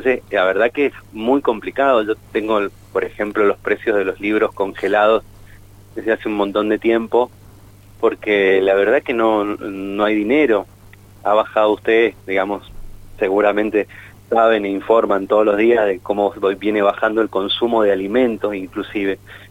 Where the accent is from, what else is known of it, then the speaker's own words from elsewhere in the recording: San Rafael, Mendoza, Argentina; born there; yo nací en un barrio, en San Rafael, en Pueblo de Amante.